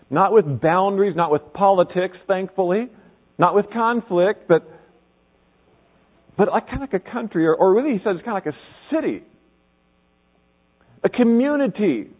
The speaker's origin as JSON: {"language": "English", "region": "Kansas", "country": "United States", "tie": "born or raised there", "said": "About 20 miles from where I grew up in Kansas is a very tiny town."}